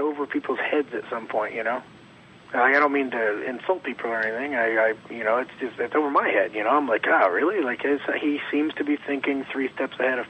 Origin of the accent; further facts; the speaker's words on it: Kentucky, United States; I'm from Kentucky, and yet Todd McFarlane is the one never wearing shoes.